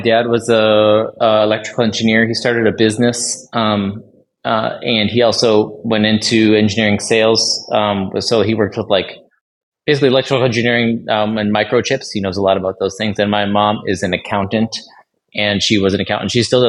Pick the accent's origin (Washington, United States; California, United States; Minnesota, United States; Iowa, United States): Minnesota, United States; Plymouth; I'm a Minnesotan. I'm a suburban kid. So I am from the western suburbs. My parents are from Plymouth, or I grew up in Plymouth